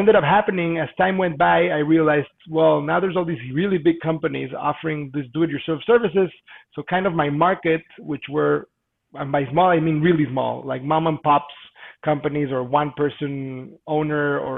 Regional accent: Mexico City, Mexico; And I am from Mexico City myself, so I'm definitely exposed to, let's say, international things.

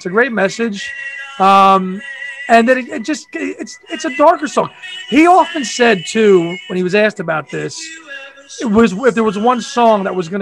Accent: New Jersey, United States; Yeah. I'm from Jersey.

